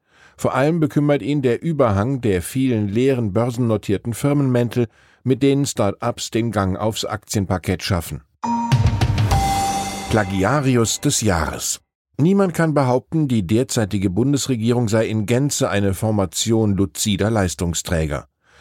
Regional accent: Wiesbaden, Hesse, Germany; In meiner Heimat Wiesbaden-Rheingau

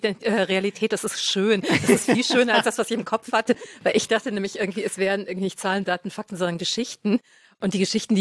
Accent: Germany; born there; Also ich bin in Deutschland geboren, irgendwie trotzdem, als ich auf die Welt gekommen bin, war das Wort für Leute wie mich Ausländerin

